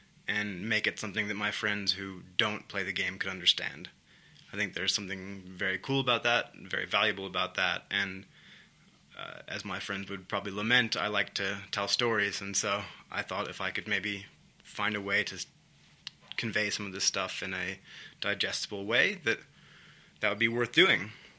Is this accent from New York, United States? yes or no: yes; New York, United States; And so I from a young age, I'm from New York, but I went to California, I went to Florida, I even went to Australia when I was 13 to play